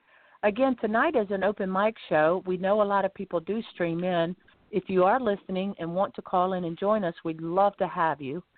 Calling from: Lighthouse Point, Florida, United States

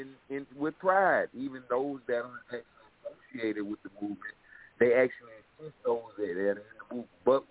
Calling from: South Carolina, United States; I'm calling from South Carolina, man.

